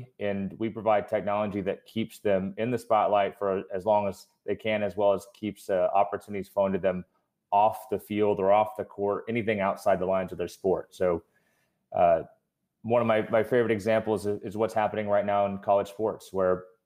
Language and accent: English; Kansas City, United States; You know, I grew up in Kansas City, got recruited across the country and ended up at Nebraska.